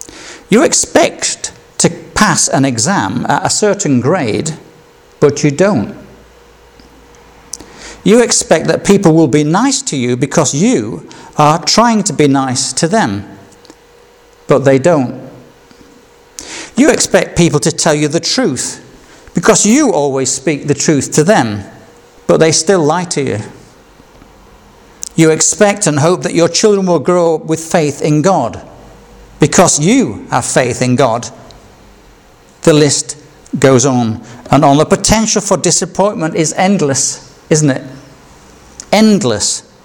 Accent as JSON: {"language": "English", "region": "Yorkshire and the Humber", "country": "United Kingdom", "said": "And I can't blame it on being a Yorkshireman"}